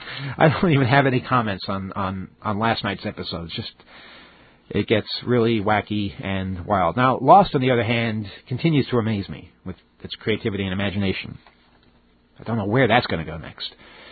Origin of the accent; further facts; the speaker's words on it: Split, Split-Dalmatia County, Croatia; I'll be leaving for my hometown of Split, Croatia.